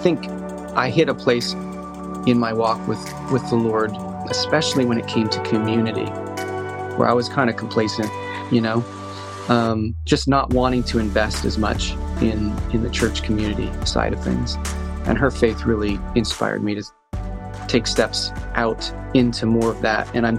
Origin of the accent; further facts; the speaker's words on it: Los Angeles, California, United States; Having a brother in that environment growing up in Los Angeles, kind of knowing that we had each other's backs